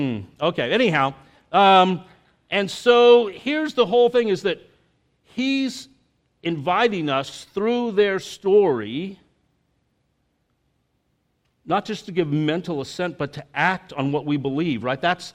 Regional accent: El Paso, Texas, United States; we grew up in El Paso, man.

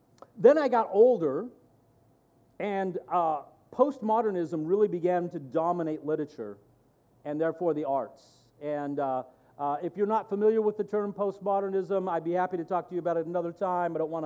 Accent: United States; As an American, hero worship is a really big part of our culture.

